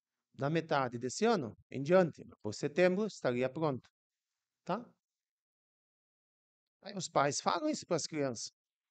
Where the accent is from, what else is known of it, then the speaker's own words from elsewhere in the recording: Pasto Corvo, Brazil; Todo mundo sabe que eu sou natural do Pasto Corvo.